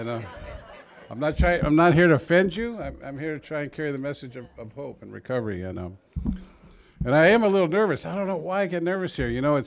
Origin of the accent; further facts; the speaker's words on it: Chula Vista, California, United States; That's born and raised in Chula Vista, California. I'm a homeboy at Chula Vista, and I used and I got loaded in Chula Vista, and I got clean and sober in Chula Vista.